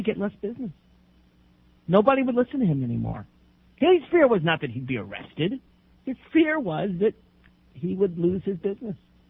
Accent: Nashville, Tennessee, United States; As a Southerner, I grew up in Nashville, Tennessee.

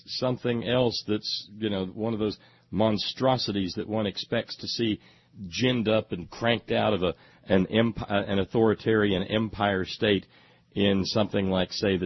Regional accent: the South, United States; as a Southerner, as someone who was raised in a culture where we tend to talk like this

